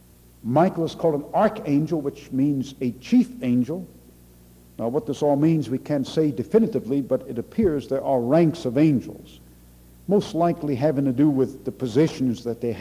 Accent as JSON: {"language": "English", "country": "Canada", "tie": "born or raised there", "also_born_or_lived": "England", "lives_now": "United States", "said": "I was born and raised in Canada, lived for several years in England, although I went to school mostly here in the States."}